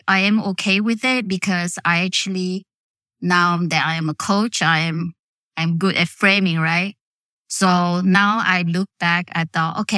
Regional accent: Malaysia; now in United States; I'm from Malaysia. I'm Chinese Malaysian. I'm Chinese Malaysian American who has lived in America for 34 years.

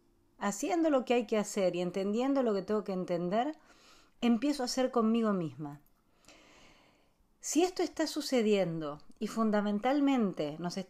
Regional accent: Argentina; Y ni siquiera como argentinos, como seres humanos

